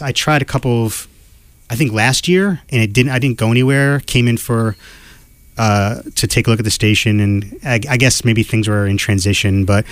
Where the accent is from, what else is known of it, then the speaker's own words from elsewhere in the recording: Connecticut, United States; No, but you're from Chicago and I'm from Connecticut